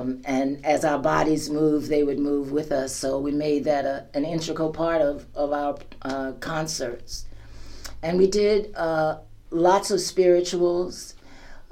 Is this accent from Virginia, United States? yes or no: yes; Richmond, Virginia, United States; also born or lived in Fort Lee; I was born in 1950 on the Fort Lee Army Base. My father was in Korea when I was born in 1950. And raised in Richmond, Virginia, basically by my grandparents.